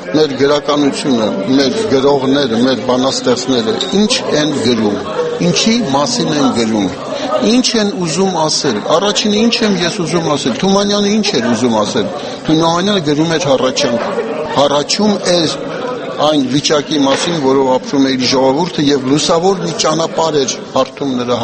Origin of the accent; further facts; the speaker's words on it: Yerevan, Armenia; երբ որ սկսեցինք քանդել քաղաքի կենտրոնի տները, մեր մանկության, իմ մանկության փողոցը։